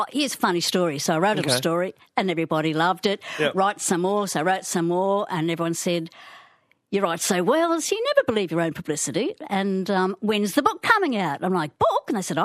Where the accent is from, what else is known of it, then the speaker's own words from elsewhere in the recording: Rockhampton, Queensland, Australia; Well, I'm from Rocky, right? … in Rockhampton.